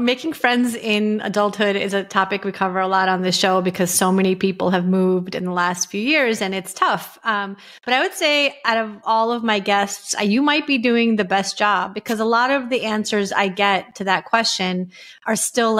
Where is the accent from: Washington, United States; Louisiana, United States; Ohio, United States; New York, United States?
New York, United States; Brooklyn; So I grew up in Brooklyn.